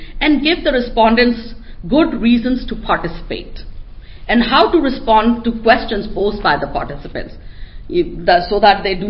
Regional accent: India; Then it could be cultural, and I'm Indian, so I could do that.

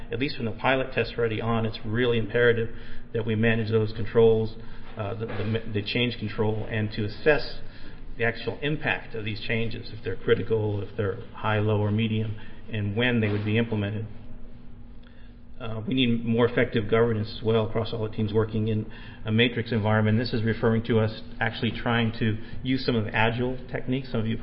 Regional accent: Newburyport, Massachusetts, United States; I'm a local guy also. I'm from Newburyport.

